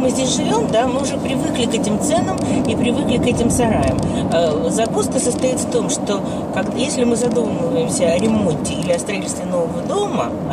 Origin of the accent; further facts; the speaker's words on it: Russia; now in United States; мы, приехавшие из России, немножко у нас вкусовые характеристики немножко другие, чем у людей, которые выросли здесь.